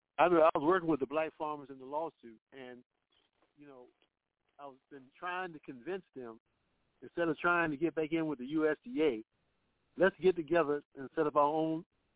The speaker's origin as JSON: {"language": "English", "town": "Winston-Salem", "region": "North Carolina", "country": "United States", "tie": "born or raised there", "said": "You know, my home is Winston-Salem."}